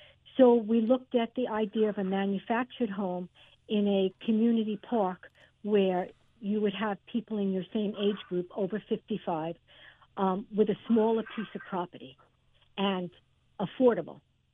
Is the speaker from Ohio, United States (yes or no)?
no; Farmingdale, New York, United States; also born or lived in Brooklyn; Well, actually, I was born in Brooklyn, but I grew up the second part of my years in Farmingdale.